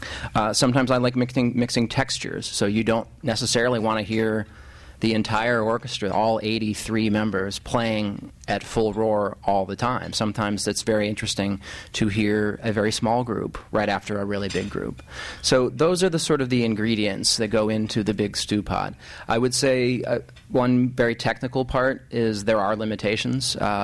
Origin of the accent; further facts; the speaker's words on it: Oregon, United States; If I think back to my youth growing up near Portland and where the Ducks were in the Pac-10 at the time